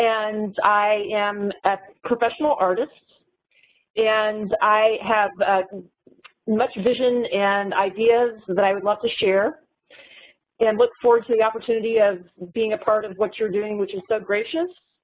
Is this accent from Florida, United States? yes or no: yes; Florida, United States; I'm from Central Florida near Ocala, Florida